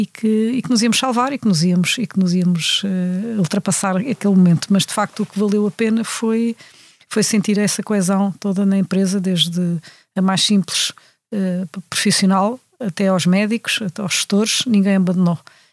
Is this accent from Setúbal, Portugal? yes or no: yes; Setúbal, Portugal; Bom, eu cresci em Setúbal, uma cidade industrial